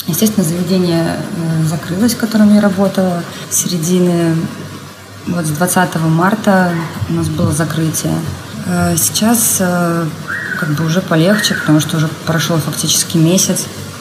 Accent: Belarus; Ребят пока домой не собираются, но я из Белоруссии. Очень хочется уже домой.

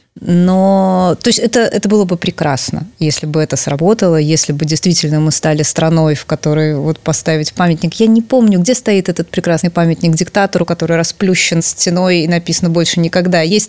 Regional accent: Minsk, Belarus; я-то здесь жила всегда, я родилась в Минске и живу здесь всю жизнь

